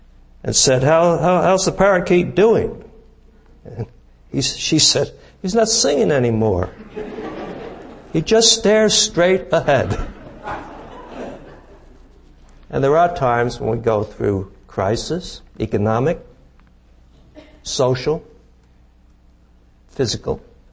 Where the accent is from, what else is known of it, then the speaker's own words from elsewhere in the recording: Jersey City, New Jersey, United States; I came from Jersey City. I'm totally out of pocket. I've never been in the Southwest or even anywhere more than a couple of hundred miles from home.